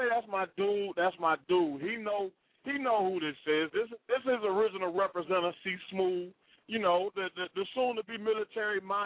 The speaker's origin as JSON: {"language": "English", "town": "Columbia", "region": "South Carolina", "country": "United States", "tie": "born or raised there", "said": "We both, you know, we grew up in Columbia, South Carolina. Shout out to Richland Northeast High School, you know."}